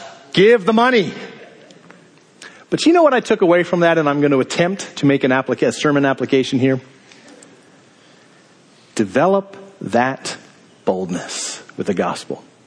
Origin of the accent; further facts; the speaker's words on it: Maryland, United States; I just have a question, I'm from Maryland.